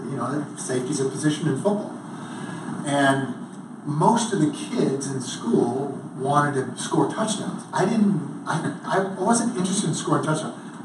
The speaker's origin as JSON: {"language": "English", "region": "California", "country": "United States", "tie": "born or raised there", "said": "So I just invited myself to a small school near my hometown, UC Davis, which played Division II football"}